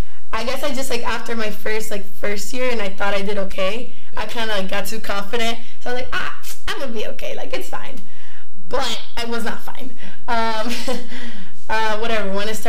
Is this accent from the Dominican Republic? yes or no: yes; Dominican Republic; I'm from Dominican Republic, and in DR, it's not, like, a big, like, major